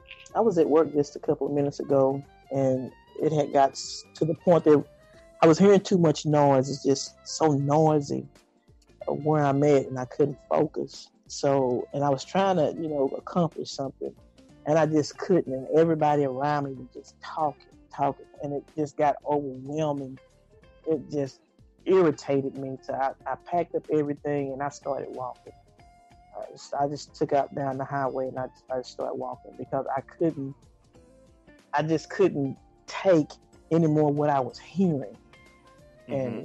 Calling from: Lufkin, Texas, United States; also born or lived in Livingston, Texas; Lufkin, Texas.

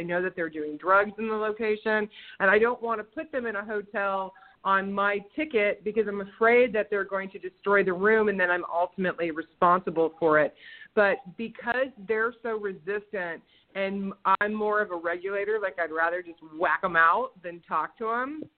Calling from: Lakeside, California, United States; I'm calling from Lakeside, California.

